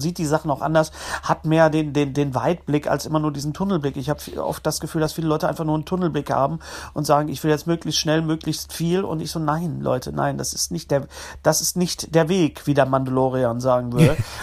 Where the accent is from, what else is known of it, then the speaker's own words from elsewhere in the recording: West Germany, Germany; Ich bin Wessi, aber nicht so doof, verstehst du?